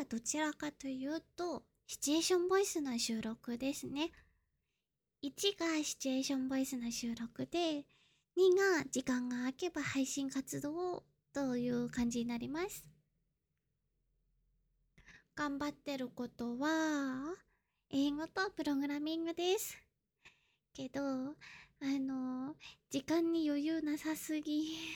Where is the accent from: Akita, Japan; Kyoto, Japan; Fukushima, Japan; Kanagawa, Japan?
Kanagawa, Japan; 出身地は神奈川です。年齢は24歳。